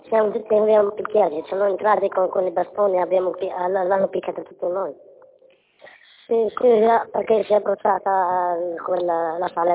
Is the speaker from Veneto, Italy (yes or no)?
yes; Venice, Veneto, Italy; io sono di Venezia.